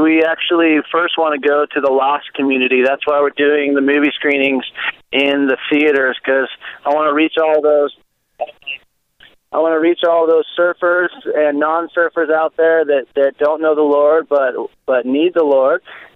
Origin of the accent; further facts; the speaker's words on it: San Diego, California, United States; And the next theater it's going to be showing at is my hometown in San Diego